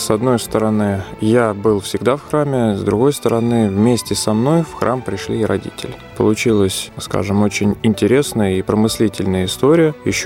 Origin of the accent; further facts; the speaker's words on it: Ryazhsk, Ryazan Oblast, Russia; Родился в Рязани, коренной житель этого города, но по семейным обстоятельствам еще в возрасте 4 лет вместе с родителями переехали в город Ряжск Рязанской области, где и учился в школе, и ходил в храм. Там протекло детство и часть юности.